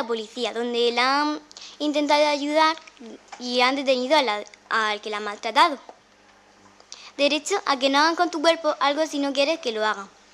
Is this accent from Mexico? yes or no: no; Spain; tengo 11 años y soy española.